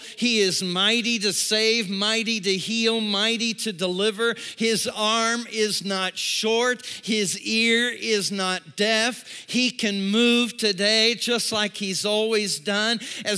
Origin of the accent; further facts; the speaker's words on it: Avon, Indiana, United States; I would love to go back to my hometown. I would love to go back where I was reared. I would love to go back to my heritage, and I'd love to do a work for you there. And you know what? 17 years later, God called Rochelle and I and our family to Avon, Indiana, to come back to this community